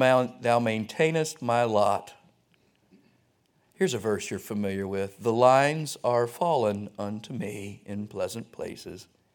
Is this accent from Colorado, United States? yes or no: no; Pensacola, Florida, United States; I live in Georgia. Georgia's where you go if you're bad as a kid, right? I was raised in Florida, the panhandle of Florida. I am from Pensacola / Cantonment. I'm a Florida boy.